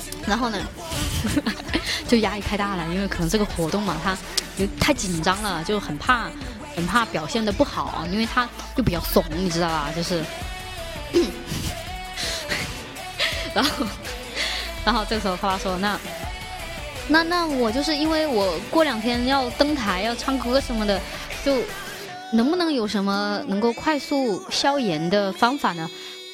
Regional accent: Chongqing, China; accent: Chongqing; 用我们重庆话来说叫崩小火和穷骨头发烧

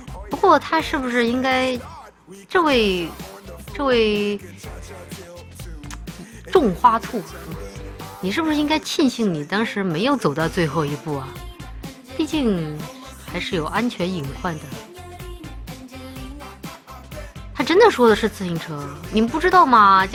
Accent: Chongqing, China; 我们那儿就是大家知道我老家是重庆的嘛，全是山，我们那儿不骑自行车，

